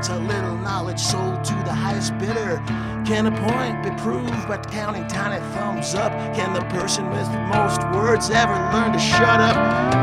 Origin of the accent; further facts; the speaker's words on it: North Dakota, United States; You know, I was from North Dakota, middle of North Dakota